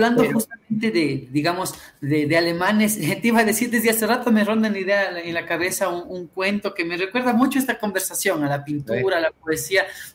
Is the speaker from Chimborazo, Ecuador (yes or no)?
no; Píllaro, Tungurahua, Ecuador; En Píllaro es una.